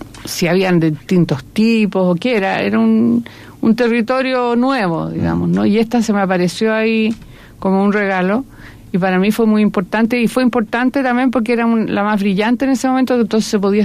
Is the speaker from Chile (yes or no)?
yes; Chile; como chilena